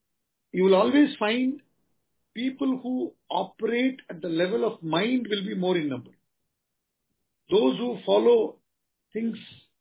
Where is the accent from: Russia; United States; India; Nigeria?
India; Tamil Nadu; Now, see, I come from Tamil Nadu, south.